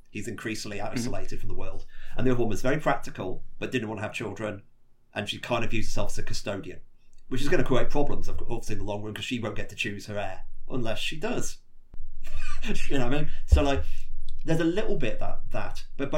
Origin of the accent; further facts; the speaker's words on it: United Kingdom; Like, I was going to say, but like, we're British. Like, we're not used to, you know, having any heat.